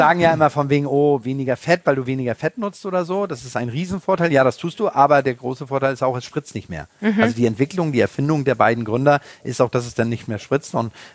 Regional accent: Wahlstedt, Schleswig-Holstein, Germany; du weißt, dass ich aus Wahlstedt komme. Ich weiß gar nicht, ob das irgendwo drin steht oder so, aber das, man sagt immer der Segeberger. Ich bin aber in Wahlstedt groß geworden.

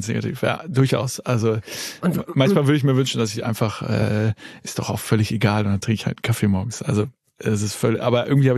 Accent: Hamburg, Germany; Und bei der bin ich sozusagen aufgewachsen in Hamburg.

